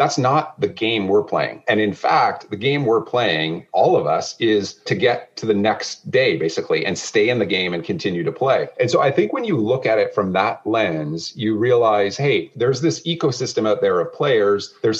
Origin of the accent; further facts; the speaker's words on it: Canada; And I think I have a unique perspective on the world and way to find like partnership and competition, partly because I'm being Canadian, right?